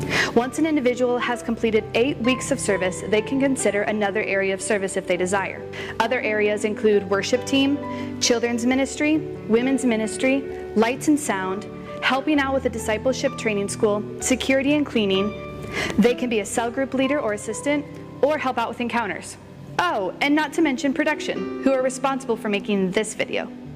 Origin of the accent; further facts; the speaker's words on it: Clear Lake, Iowa, United States; And we are both missionaries from Clear Lake, Iowa, working, serving, and on staff at Genesis Church.